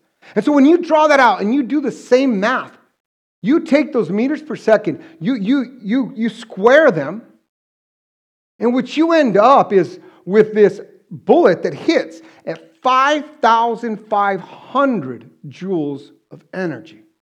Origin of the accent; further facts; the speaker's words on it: United States; So I'm an American, and I'm okay with that.